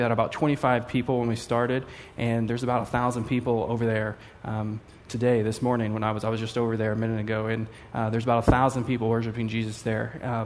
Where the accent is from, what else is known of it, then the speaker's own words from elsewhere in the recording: Bible Belt, United States; also born or lived in Oklahoma; You know, even though I grew up in the Bible Belt, I didn't grow up in a Christian home.